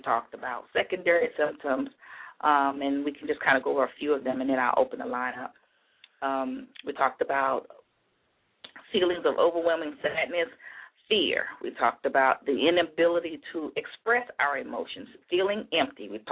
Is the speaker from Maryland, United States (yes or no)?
yes; Maryland, United States; I'm from Maryland, and I see I do have a person from Maryland on my line.